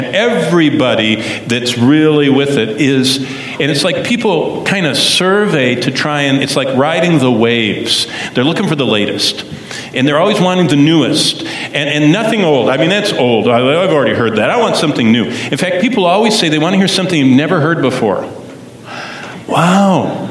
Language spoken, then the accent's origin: English; Lansing, Michigan, United States; When I grew up in Lansing, Hazlitt, Clinton County, Michigan, my dad wanted to build a house